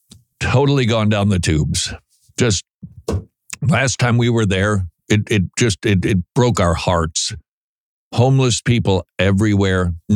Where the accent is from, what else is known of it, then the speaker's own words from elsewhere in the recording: St. Paul, Minnesota, United States; St. Paul, Minnesota, my hometown.